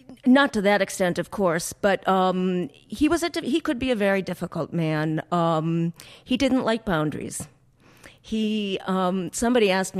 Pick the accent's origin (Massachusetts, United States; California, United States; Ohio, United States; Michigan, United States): Massachusetts, United States; Boston; And as a musician, as a Bostonian, as a Jewish Bostonian from a musical family, I felt a great pride